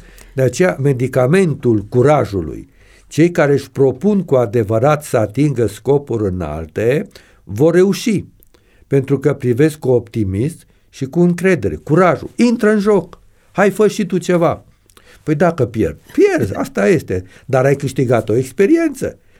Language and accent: Romanian; Romania; de care sunt mândru, pentru că sunt român